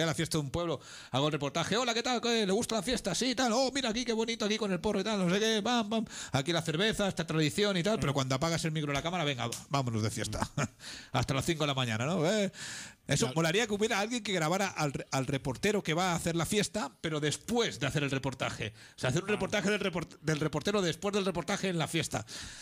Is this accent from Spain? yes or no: yes; Spain; Albert y yo somos vecinos de tierra, o sea. Sí. Él es del Pallars, nosotros somos de la Ribagorza, estamos ahí, más o menos.